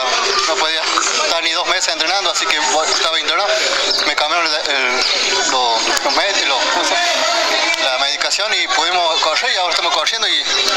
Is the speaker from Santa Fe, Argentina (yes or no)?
no; San Luis, Argentina; porque no soy de acá de la Pre de Buenos Aires, soy de San Luis